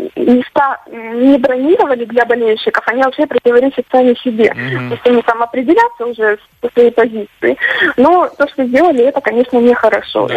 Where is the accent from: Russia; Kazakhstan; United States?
Russia; Krasnodar, Krasnodar Krai; я болельщица, ну, из Краснодара, болельщица Краснодара